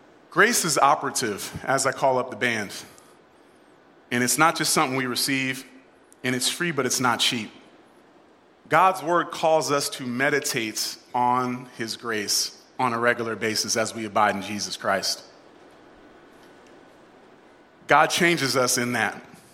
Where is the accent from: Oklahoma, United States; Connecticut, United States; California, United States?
Connecticut, United States; But I'm from Connecticut originally.